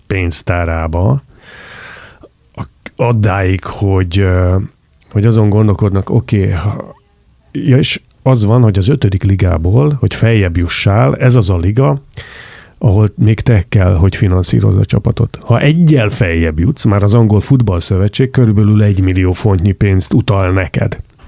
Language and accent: Hungarian; Nyíregyháza, Szabolcs-Szatmár-Bereg, Hungary; én még emlékszem, hogy gyerekkoromban Nyíregyházán nőttem föl